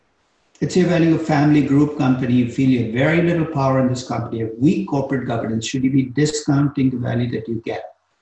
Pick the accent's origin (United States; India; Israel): India; Chennai, Tamil Nadu; So this is actually a company in a city that I grew up in India called Chennai.